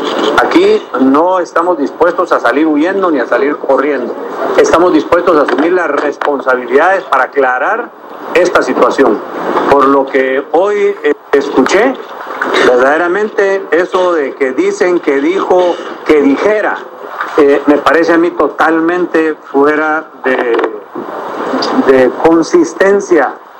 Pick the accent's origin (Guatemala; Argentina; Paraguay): Guatemala; voy a enfrentar esto como es necesario hacerlo, como un guatemalteco.